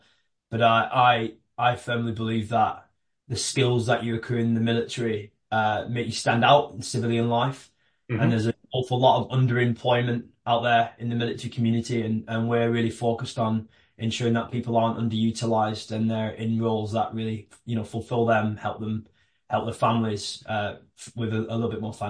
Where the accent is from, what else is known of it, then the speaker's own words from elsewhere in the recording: England, United Kingdom; accent: northern; Just outside of London. An hour on a train. My accent is a northern accent for anyone listening outside of the UK